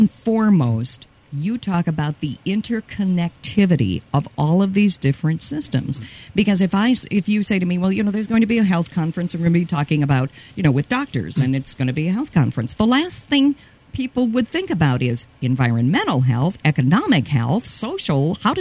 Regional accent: Rochester, Minnesota, United States; Now, I grew up in Rochester, the home of the world-famous Mayo Clinic

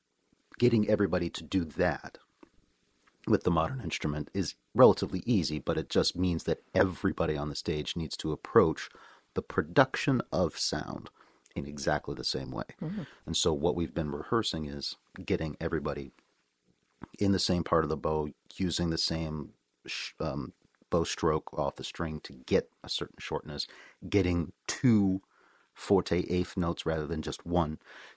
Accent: Maryland, United States; when I was growing up outside of Baltimore, we had three full-time radio stations

